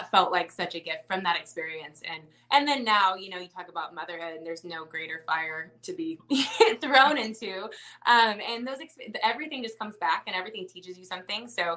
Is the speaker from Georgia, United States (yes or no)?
no; Dallas, Texas, United States; He's from New Mexico and I'm from Dallas.